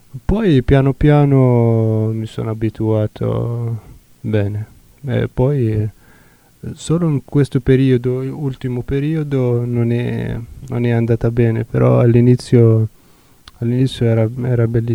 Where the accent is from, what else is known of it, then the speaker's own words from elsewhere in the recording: Tunisia; Italian is a second language; moved away as an adult; now in Italy; vengo dalla Tunisia, sono venuto qui da 6 anni, al 2011, agosto 2011, per fare l'università.